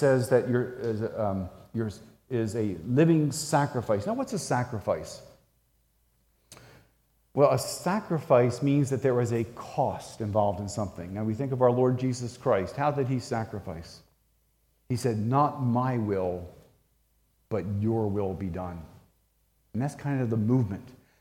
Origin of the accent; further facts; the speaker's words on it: Rehoboth Beach, Delaware, United States; I'm from Rehoboth Beach, Delaware